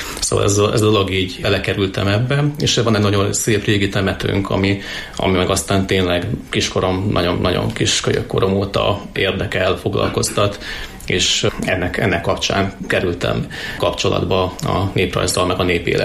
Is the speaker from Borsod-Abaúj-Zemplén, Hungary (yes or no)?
yes; Gelej, Borsod-Abaúj-Zemplén, Hungary; born there; Gelejen születtem